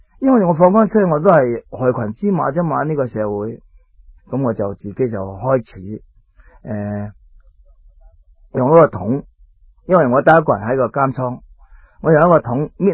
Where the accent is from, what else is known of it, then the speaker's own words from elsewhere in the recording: Chaozhou, Guangdong, China; 我九岁嘅时候咧已经离家出走。其实嗰阵时潮州人啦，特别我系潮州人。